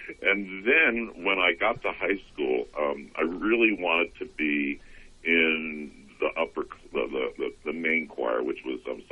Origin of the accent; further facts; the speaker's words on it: Quakertown, New Jersey, United States; I grew up in Quakertown, New Jersey.